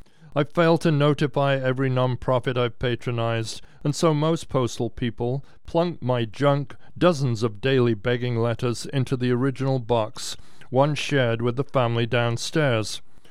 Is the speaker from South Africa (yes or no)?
no; England, United Kingdom; Growing up in England, I admired and sometimes worked for the Royal Mail.